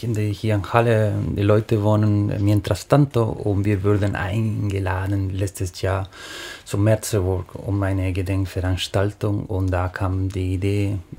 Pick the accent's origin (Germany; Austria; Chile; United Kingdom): Chile; German is a second language; weil ich bin Ausländer, ich komme aus Chile